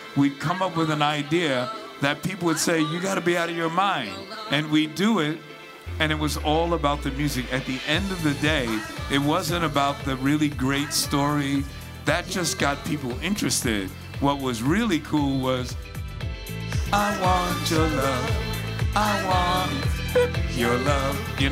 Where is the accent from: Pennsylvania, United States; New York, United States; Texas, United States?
New York, United States; New York City; we're from New York City